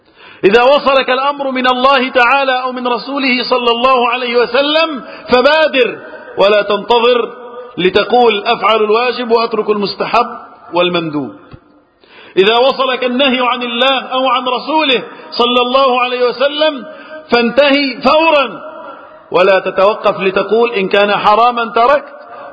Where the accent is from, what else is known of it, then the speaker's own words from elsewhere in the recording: Egypt; اللهم احفظ بلدنا مصر وسائر بلاد المسلمين من الفتن